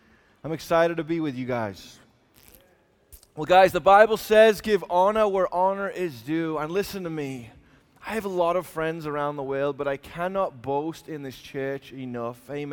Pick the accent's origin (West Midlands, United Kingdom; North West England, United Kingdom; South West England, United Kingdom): North West England, United Kingdom; Liverpool; now in United States; I was raised in Liverpool, England. I became a professional skateboarder. I moved to America.